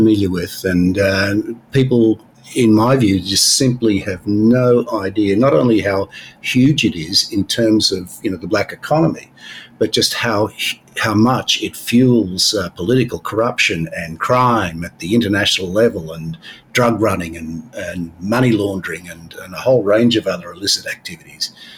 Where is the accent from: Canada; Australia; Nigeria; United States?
Australia; That particular author, funnily enough, I'm an Australian.